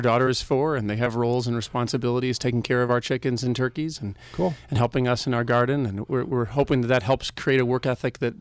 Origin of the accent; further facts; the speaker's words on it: Stevens Point, Wisconsin, United States; I'd say it was a larger cultural change from growing up in Stevens Point to the south side of Chicago.